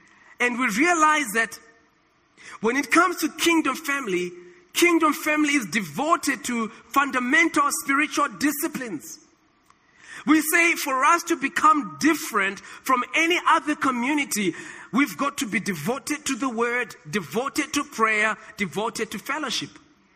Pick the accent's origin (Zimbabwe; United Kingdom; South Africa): South Africa; So in other words, I am Christian first before I'm South African.